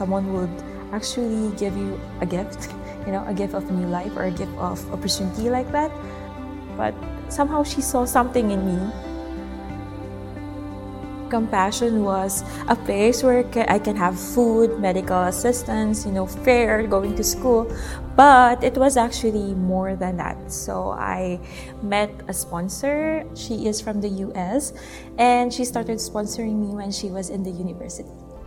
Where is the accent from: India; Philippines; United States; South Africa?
Philippines; Baguio, Cordillera Administrative Region; I grew up in Baguio City, Philippines. My mom was a housewife, and my father was doing a lot of jobs.